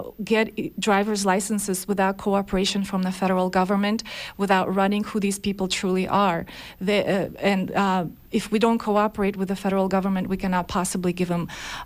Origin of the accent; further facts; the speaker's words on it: Russia; I have been oppressed as a little girl growing up in Russia.